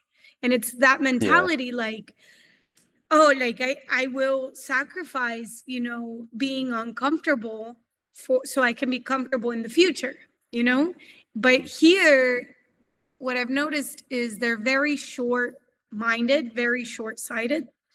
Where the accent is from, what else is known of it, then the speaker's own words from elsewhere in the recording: United States; I grew up in the States. So growing up in the States